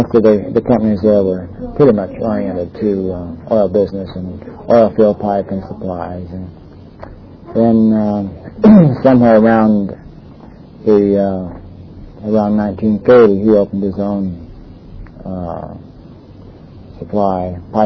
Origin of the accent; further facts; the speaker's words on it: Long Beach, California, United States; born there; I was born in Long Beach Seaside Hospital in 1925. And my parents both came from other areas of the country.